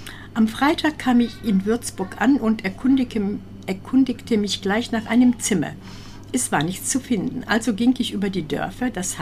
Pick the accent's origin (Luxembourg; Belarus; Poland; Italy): Poland; Upper Silesia; now in Germany; Ich komme ja aus Oberschlesien. Sag ich auch, ich auch.